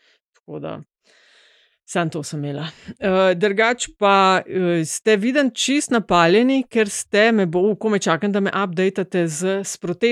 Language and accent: Slovenian; Koper, Slovenian Littoral, Slovenia; Jaz sem glihkar iz Kopra